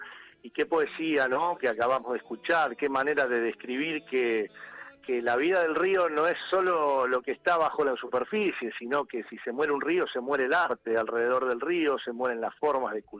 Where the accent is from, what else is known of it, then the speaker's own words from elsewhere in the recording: Buenos Aires, Argentina; nuestra identidad ribereña como porteños, ¿no? Los que vivimos en la ciudad de Buenos Aires.